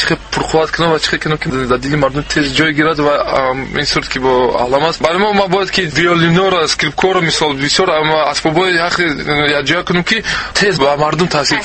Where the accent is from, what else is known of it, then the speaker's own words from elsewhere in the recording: Tajikistan; ما تاجیکستانی هستیم